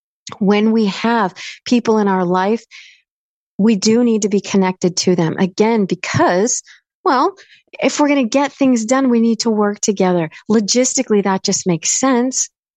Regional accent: United States; Now, another thing that I like about my husband's culture, Mexican, I'm American, they hug and kiss each other all the time

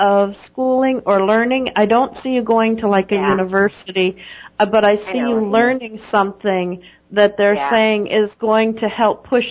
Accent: Alaska, United States; I feel that there's a woman here in my home state that is feeling that type of negativity

